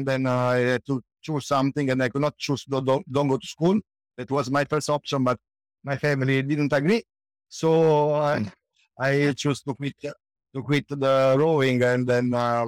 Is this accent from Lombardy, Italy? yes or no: no; Naples, Campania, Italy; English is a second language; moved away as an adult; now in Netherlands; So I'm Italian from Napoli. I'm 44 years old. I live here in the Netherlands.